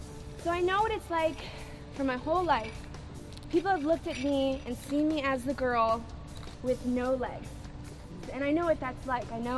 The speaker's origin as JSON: {"language": "English", "town": "Baltimore", "region": "Maryland", "country": "United States", "said": "So I'm from Baltimore. I love Baltimore and I love my Ravens."}